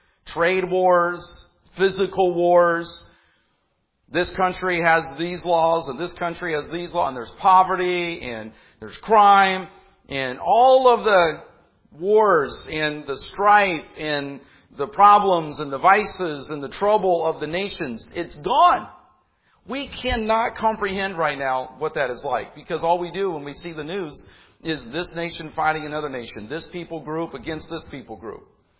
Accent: Indianapolis, Indiana, United States; I'm a city kid. I'm from Indianapolis, grew up there, and I love Lafayette, but I've been in Indianapolis much of my life.

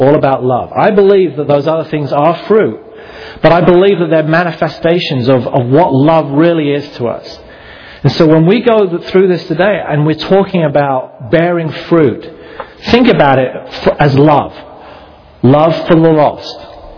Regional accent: England, United Kingdom; I mean, you may think as an English person, I use it all the time.

